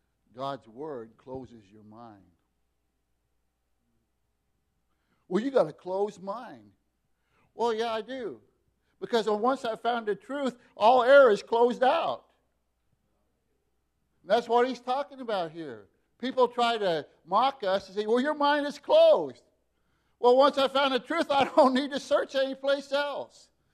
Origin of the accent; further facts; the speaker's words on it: Oregon, United States; I grew up in Oregon.